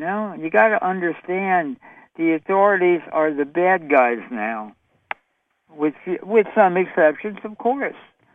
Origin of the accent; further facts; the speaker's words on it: New York City, New York, United States; Now, other parts of, like here, I'm from New York City, we're already into December 8th.